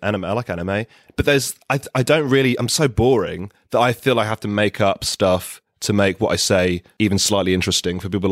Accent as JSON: {"language": "English", "region": "London", "country": "United Kingdom", "tie": "born or raised there", "said": "So I grew up in South London. So I've been to Indonesia like a lot of times, but I wouldn't say enough to be like an Indonesian, I would say. I identify as someone from the UK."}